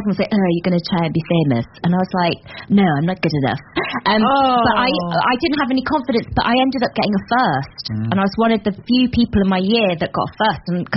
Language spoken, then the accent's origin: English; South West England, United Kingdom; I was born in Somerset. I grew up in Somerset.